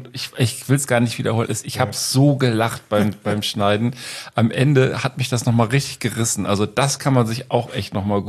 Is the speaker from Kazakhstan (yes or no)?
no; Berlin, Germany; born there; ein kleines Mitbringsel aus meiner Geburtsstadt Berlin zeigen und geben